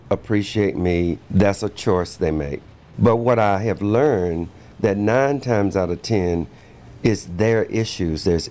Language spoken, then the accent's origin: English; Martinsville, Virginia, United States; moved away as an adult; now in Atlanta, United States; I was born in Martinsville, Virginia in 1952, and I resided there until 1979 when I first moved to Atlanta.